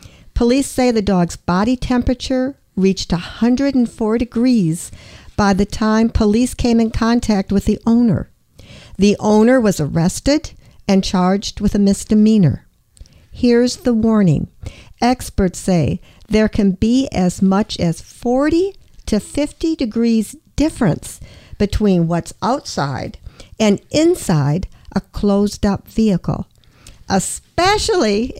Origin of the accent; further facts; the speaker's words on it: Michigan, United States; And we're from Michigan, where the sun doesn't shine much.